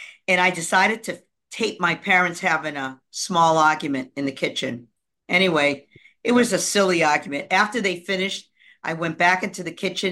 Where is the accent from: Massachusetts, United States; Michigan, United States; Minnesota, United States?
Massachusetts, United States; Boston; born there; now in Somerville, United States; I live in Somerville. I was born in Boston, which is a half a mile away.